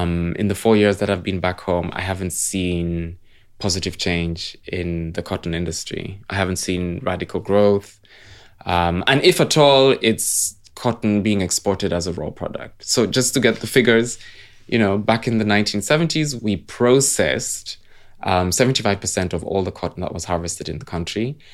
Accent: Uganda; Yeah, I grew up in Uganda

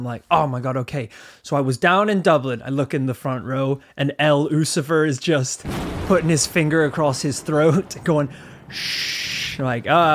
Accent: Northern Ireland, United Kingdom; we grew up in Northern Ireland. You know, we lived near, this sounds mad, we lived near castles.

